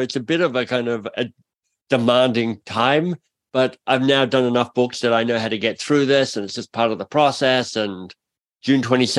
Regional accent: Canberra, Australian Capital Territory, Australia; I grew up in Canberra, in Australia. So I'm Australian born. My dad's English. My mum's Australian. They moved to Canberra when it was a newish city.

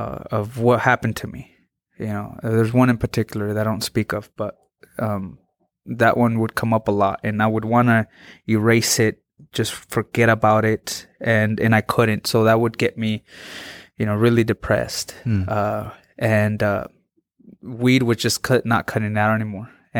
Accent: Mexico; now in United States; You know, I was bullied in Mexico, but the States was worse. You know, over there I was bullied because I was from America. Over here I'm bullied because I'm from Mexico, right?

